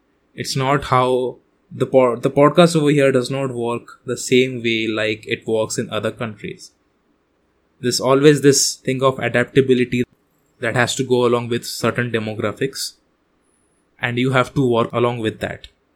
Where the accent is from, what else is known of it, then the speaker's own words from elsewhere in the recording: India; Currently, I host this podcast from India. I'm an Indian myself.